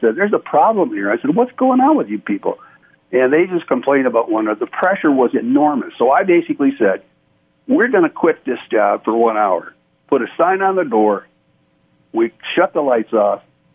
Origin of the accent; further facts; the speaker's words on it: Michigan, United States; When I grew up in Michigan, I was a preacher's kid, grew up in Michigan